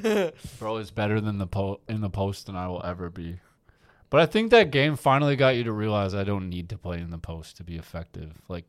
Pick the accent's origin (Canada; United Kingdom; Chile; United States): Canada; That's that's what you learn growing up, is like James Naismith. That's being a Canadian. That's Canadian history, is that.